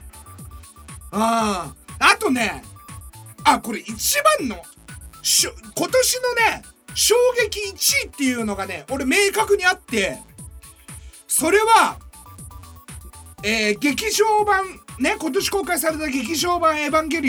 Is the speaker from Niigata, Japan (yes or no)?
yes; Mitsuke, Niigata, Japan; その俺が生まれ育ったのは隣の見附市ってところで、高校生になってからその長岡の高校に通ってたしさ